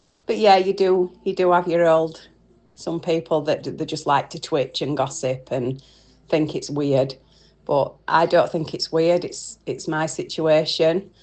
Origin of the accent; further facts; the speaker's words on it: Doncaster, Yorkshire and the Humber, United Kingdom; So I met my husband 17 years ago. I'm from Doncaster. He's from Swansea. But we met in a pub in Doncaster.